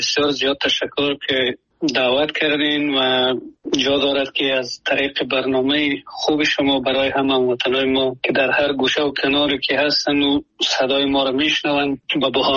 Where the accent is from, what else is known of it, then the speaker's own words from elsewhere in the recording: Afghanistan; also born or lived in Pakistan / Germany; now in United States; از 2022 از افغانستان برآمدیم و آمدیم همین گونه پاکستان، و از پاکستان آلمان، و آلمان هم یک سال و یک نیم سال اونجا بودم و مدتی کوتاه یک پنج ماه میشه که آمدم امریکا و فعلا امریکا هستم.